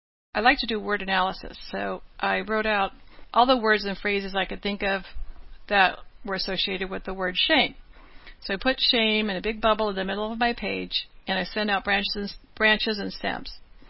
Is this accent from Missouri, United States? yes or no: no; California, United States; As a young child growing up in California, I told a girl I was Mormon.